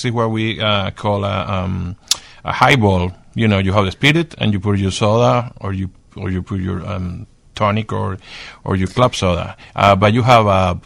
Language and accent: English; Venezuela; Venezuela.